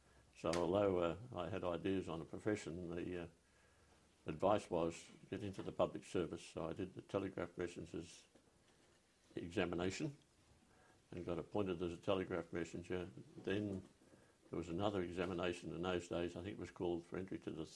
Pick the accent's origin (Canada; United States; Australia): Australia; Melbourne, Victoria; also born or lived in Thornbury / Northcote; I was born in Melbourne on the 19th of November 1924 and went to school in Thornbury and in Northcote High School.